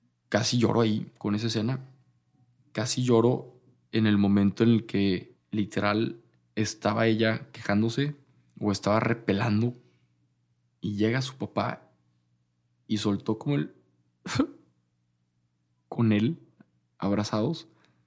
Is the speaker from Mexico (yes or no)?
yes; Torreón, Coahuila, Mexico; now in Monterrey, Mexico; Yo soy de Torreón